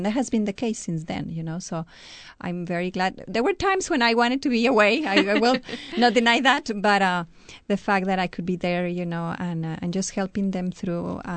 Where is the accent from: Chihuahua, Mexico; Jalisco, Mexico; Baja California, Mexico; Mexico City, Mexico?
Mexico City, Mexico; English is a second language; moved away as an adult; also born or lived in Michigan; now in United States; Sure. I'm from Mexico City. I came to the States in 79 when I was 19. I was very young. And I was part of a charismatic prayer group up in Michigan.